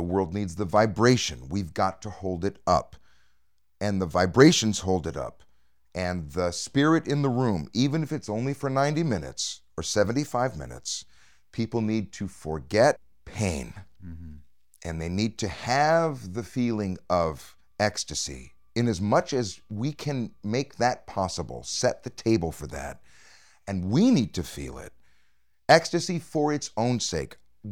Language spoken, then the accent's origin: English; Rockford, Illinois, United States; I'm a guy from Rockford, Illinois, who was a pimple-faced 12-year-old choir nerd who couldn't throw a football or whatever.